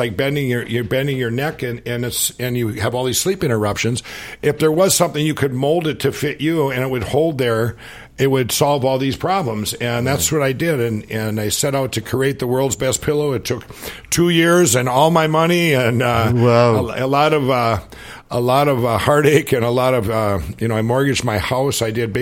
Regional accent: Minnesota, United States; I'm from Minnesota.

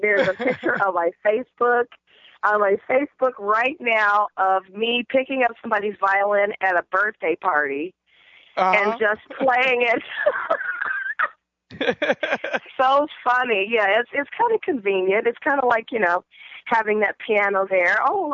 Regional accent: Memphis, Tennessee, United States; I grew up in Memphis, Tennessee, home of the blues, home of … home of a lot of great music and a great musical legacy, home of a lot of great food, great culture.

